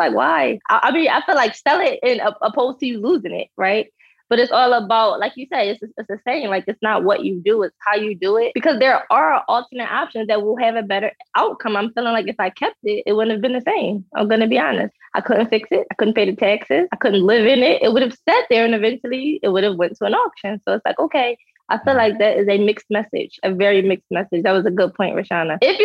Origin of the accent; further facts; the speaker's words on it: Philadelphia, Pennsylvania, United States; I'm from Philadelphia. I'm a wife, a mom, and a real estate investor.